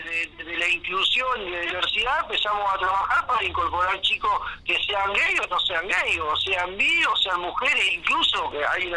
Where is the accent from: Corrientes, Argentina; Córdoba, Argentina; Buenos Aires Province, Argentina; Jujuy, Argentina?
Buenos Aires Province, Argentina; Trenque Lauquen; hice inferiores en Trenquelauque, yo soy nacido en Trenquelauque. Después, bueno, me fui a Buenos Aires.